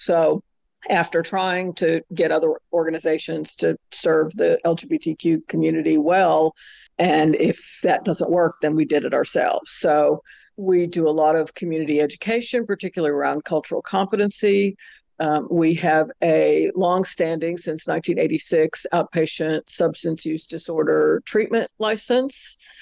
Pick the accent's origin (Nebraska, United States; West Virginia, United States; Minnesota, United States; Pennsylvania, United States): Pennsylvania, United States; In my personal life, I mean, I grew up in Pennsylvania.